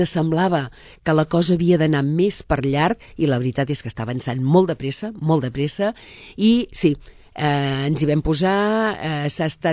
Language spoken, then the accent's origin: Catalan; Sabadell, Catalonia, Spain; jo sóc de Sabadell